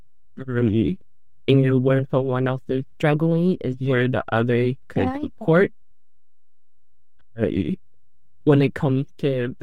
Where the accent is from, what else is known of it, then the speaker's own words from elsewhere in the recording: Portland, Oregon, United States; Portland is just a scary place. Right? Even when the city has not been man right to me, it still is my hometown.